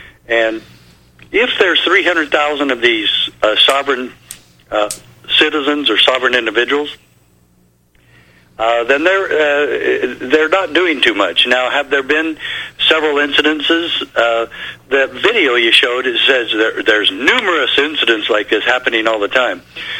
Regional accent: United States; I'm proud to be an American, and being an American also means that there's a responsibility for us to be peaceful

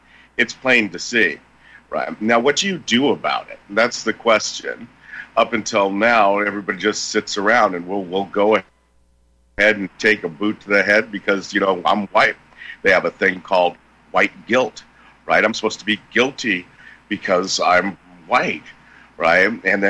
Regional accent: California, United States; You know, I grew up in California in a kind of a suburby type place.

